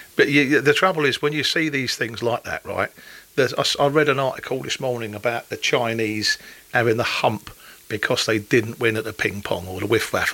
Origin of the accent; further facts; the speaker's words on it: London, United Kingdom; because I'm from London